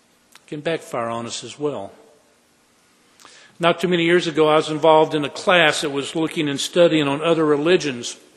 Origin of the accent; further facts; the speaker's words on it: Texas, United States; A lot of my relatives when I grew up in West Texas were very dour and sour about religion.